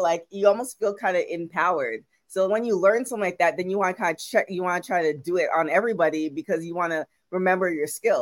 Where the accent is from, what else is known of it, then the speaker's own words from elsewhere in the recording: Toronto, Ontario, Canada; but I'm from Toronto too. Absolutely love it.